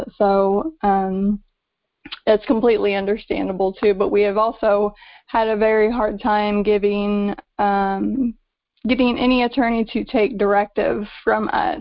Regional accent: Illinois, United States; I am from Southern Illinois, Williamson County.

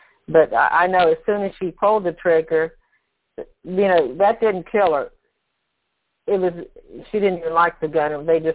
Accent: Columbus, Ohio, United States; moved away; I'm from Columbus, Ohio, but for 37 years, I've lived in North Carolina.

